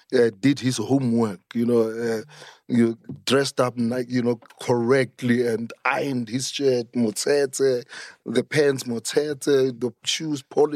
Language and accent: English; Soweto, Gauteng, South Africa; growing up in Soweto made me who I am today.